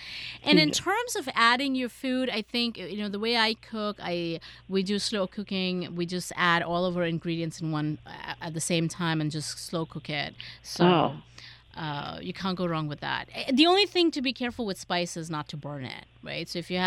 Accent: India; when I was growing up in India

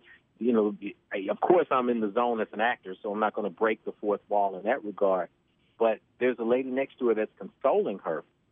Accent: Nashville, Tennessee, United States; I grew up in Nashville, Tennessee. I'm a homegrown Southern guy. And grew up with three kids in the house, working class family in South Nashville.

